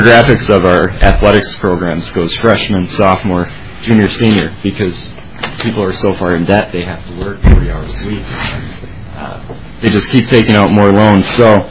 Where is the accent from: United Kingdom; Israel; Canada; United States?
United States; Wisconsin; I'm from Wisconsin, but if I were in Minnesota, I would probably fall outside the requirements of receiving the state grant.